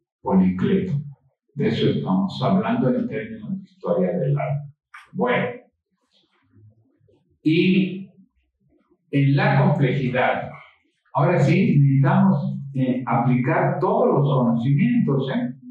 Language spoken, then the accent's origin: Spanish; Mexico; este conocimiento que nosotros como mexicanos tenemos como asignatura pendiente